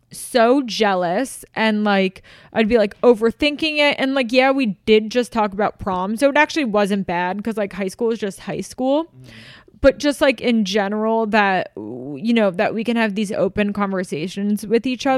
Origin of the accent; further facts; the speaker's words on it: United States; We're all American.